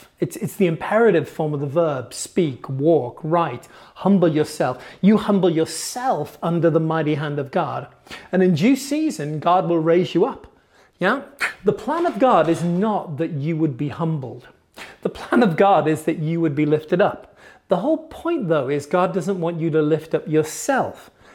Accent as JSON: {"language": "English", "country": "United Kingdom", "lives_now": "United States", "said": "I am an Anglo-American. We're a small demographic, but we have a cute accent. And so I'm British, live here in the United States, and lead some churches here"}